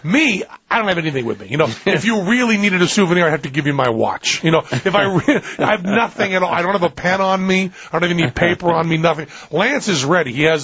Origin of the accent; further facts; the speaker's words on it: New England, United States; I'm from New England, So I don't like being touched. I really don't like being touched.